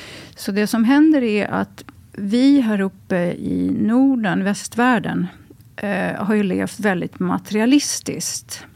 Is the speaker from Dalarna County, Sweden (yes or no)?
no; Gotland, Sweden; när jag kommer från Gotland och hit, att folk tittar inte på varandra i ögonen.